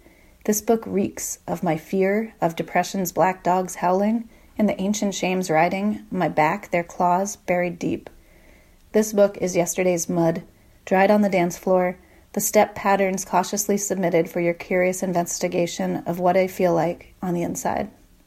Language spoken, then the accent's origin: English; Hudson, New York, United States